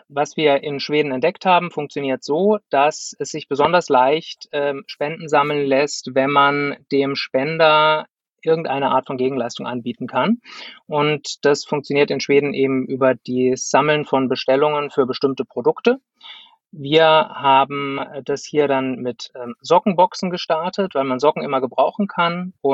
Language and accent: German; Freiburg, Baden-Württemberg, Germany; ich bin 38 Jahre, bin Freiburger